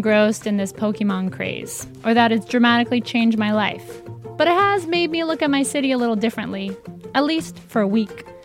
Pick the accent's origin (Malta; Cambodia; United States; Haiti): Cambodia; I'm Cambodian.